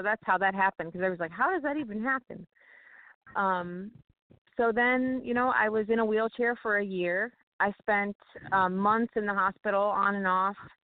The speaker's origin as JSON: {"language": "English", "region": "Ohio", "country": "United States", "lives_now": "Florida, United States", "said": "And then we ended up moving to Florida, not shortly after that, from Ohio, because I'm originally from Ohio."}